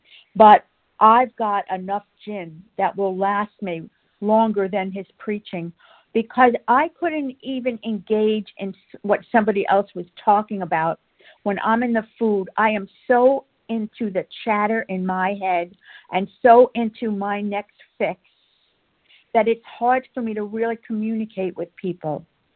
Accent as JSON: {"language": "English", "town": "Naples", "region": "Florida", "country": "United States", "said": "I'm from Naples, Florida."}